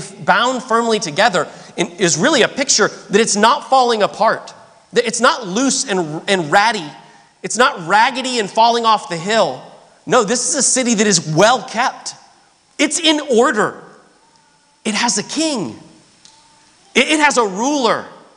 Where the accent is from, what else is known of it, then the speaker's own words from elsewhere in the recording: Ohio, United States; I was from Ohio. I met this guy in Birmingham, Alabama. I thought it was kind of a Southernism.